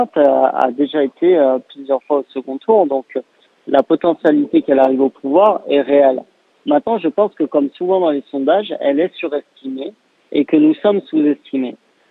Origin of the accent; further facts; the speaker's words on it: Toulouse, Occitanie, France; Moi-même, je suis Toulousain.